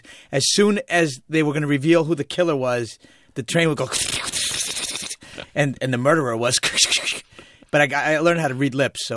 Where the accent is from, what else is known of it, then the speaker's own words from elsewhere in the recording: Queens, New York, United States; And growing up in Queens was interesting because especially Jackson Heights, it was like the biggest melting pot in the world at one time.